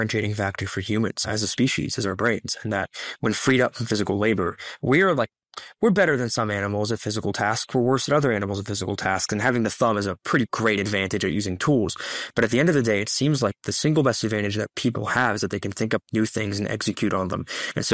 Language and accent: English; United States; now in United Kingdom; I live in London now, but I grew up in the States